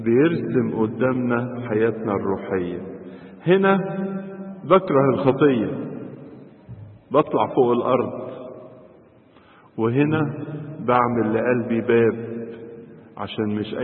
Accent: Egypt; احنا عندنا في مصر بناكلها، انتوا بتاكلوها؟

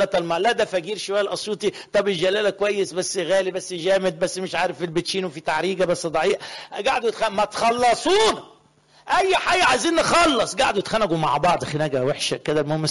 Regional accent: Upper Egypt, Egypt; عندنا في الصعيد يقول الرجل فجر مرته تموت

